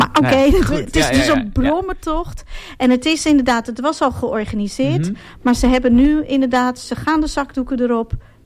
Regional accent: Drenthe, Netherlands; Als ik kom zelf uit Oost-Drent

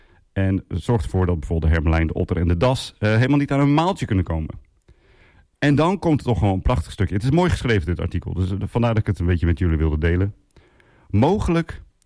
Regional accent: Assen, Drenthe, Netherlands; Zoals jullie misschien weten, kom ik uit Assen, Drenthe.

